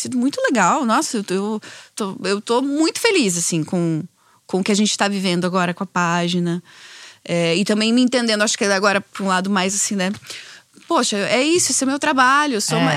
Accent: Curitiba, Paraná, Brazil; moved away as an adult; now in Rio de Janeiro, Brazil; Eu venho de Curitiba, tenho essa relação muito da cidade, por nunca ter morado em outro lugar, né? Eu sou uma guria que morou a vida toda em Curitiba.

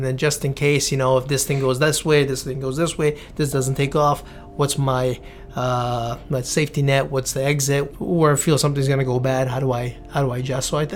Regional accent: Vancouver, British Columbia, Canada; growing up in East Vancouver, 90s was more scary than today.

